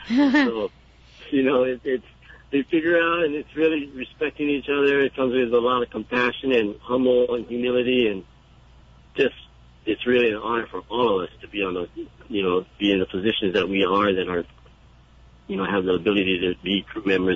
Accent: Hawaii, United States; life for us over here in Hawaii and just growing up in Hawaii is, you know, we're in the ocean all the time.

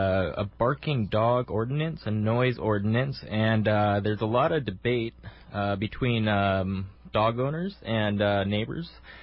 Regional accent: Kalaheo, Hawaii, United States; now in Lihue, United States; I live in Lihue, born and raised in Kalaheo.

